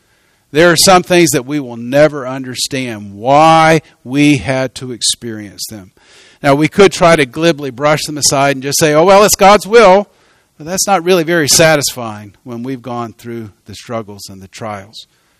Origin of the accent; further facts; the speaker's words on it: the South, United States; I grew up in the South. I love the warmer weather.